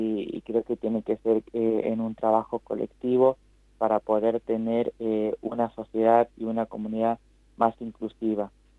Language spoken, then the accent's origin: Spanish; Tucumán, Argentina; Yo soy tucumana.